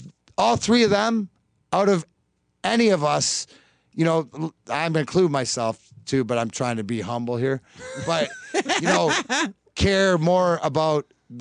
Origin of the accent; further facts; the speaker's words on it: Detroit, Michigan, United States; also born or lived in Canada; I'm like Detroit stepkid, being from across the pond and being Canadian, but growing up sort of here.